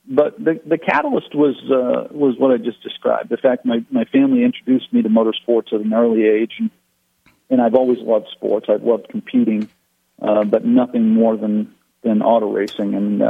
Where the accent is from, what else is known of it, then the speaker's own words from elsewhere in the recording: Maine, United States; It's a place that we would visit as a family when growing up in Maine.